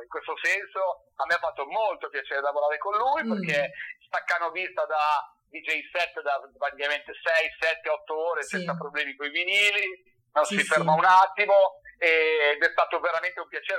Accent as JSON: {"language": "Italian", "town": "Desenzano del Garda", "region": "Lombardy", "country": "Italy", "said": "che io sono di Desenzano del Garda"}